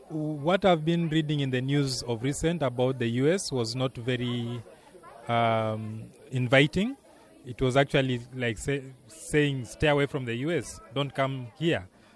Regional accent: Uganda; I'm from Uganda.

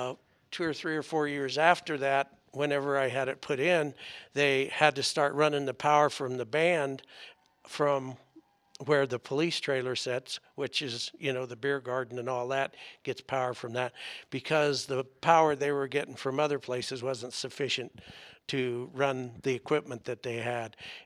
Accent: England, United Kingdom; now in United States; I'm from England. They'd never believe this.

